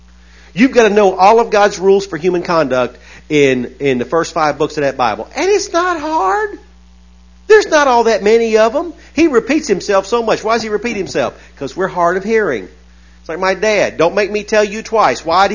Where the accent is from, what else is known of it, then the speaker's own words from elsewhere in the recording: the South, United States; Look, I was raised in the South. You can't pull it over on me.